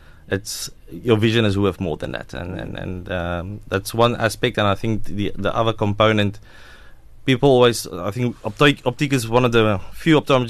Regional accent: Bloemfontein, Free State, South Africa; accent: South African; So you might hear it in my accent, but I'm a boykie from Bloemfontein in the Free State. So grew up there, was in school there and university, and shortly after that went to Johannesburg

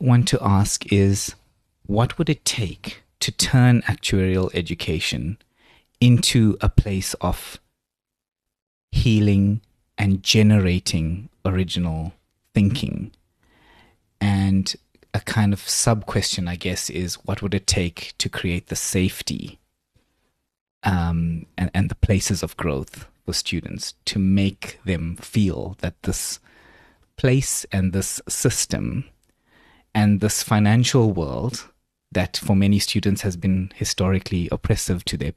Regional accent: Durban, KwaZulu-Natal, South Africa; moved away as an adult; now in Cape Town, South Africa; So The first movie came out in the year that I moved from Durban to Cape Town to study at UCT

